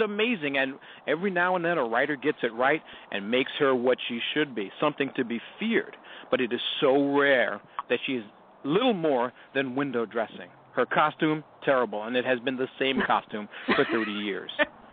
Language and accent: English; California, United States; I'm from California.